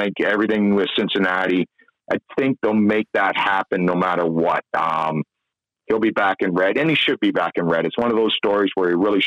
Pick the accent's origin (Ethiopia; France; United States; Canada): Canada; he's a Canadian, we're Canadian, stuff like that, but that's irrelevant.